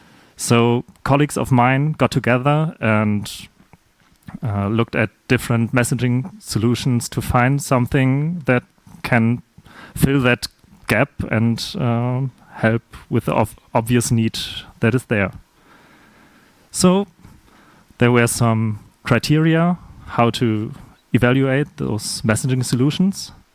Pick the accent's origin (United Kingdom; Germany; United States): Germany; Karlsruhe, Baden-Württemberg; English is a second language; Hi. I'm from Karlsruhe, Germany. Studied there, Master of Computer Science with formal verification.